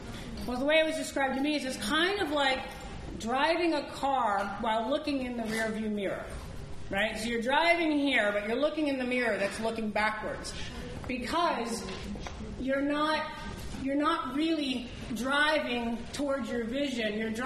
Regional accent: United States; They deported me to Mexico. I'm from the United States.

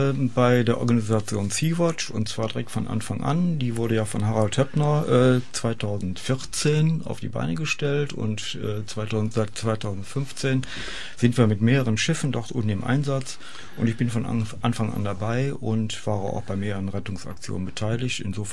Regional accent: Trendelburg, Hesse, Germany; Ich komme aus Trendelburg und bin gerne hier zu Gast bei euch im Radio.

